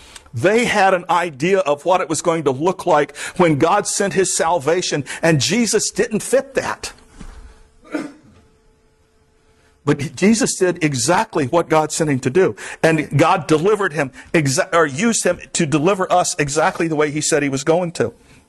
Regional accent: Florida, United States; now in Vermont, United States; I am from the Everglades. I am from the swamps. I talked to my family about how, oh, it's not bad up here. I mean, we hit 20 below a couple of years ago.

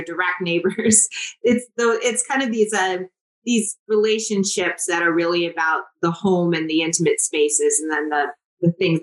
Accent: Jamaica; And for me, I have dual citizenship. I'm Jamaican

